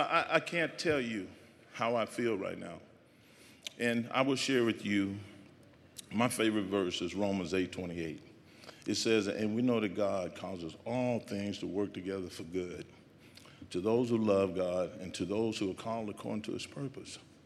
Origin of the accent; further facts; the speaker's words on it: Mississippi, United States; And, you know, they got a ragweed here that I grew up with in Mississippi.